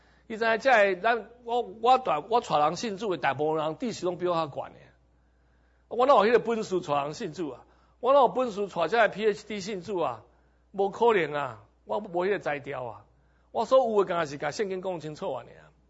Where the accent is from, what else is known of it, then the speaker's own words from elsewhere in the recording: Taiwan; 因为我是台湾人，我敢安尼讲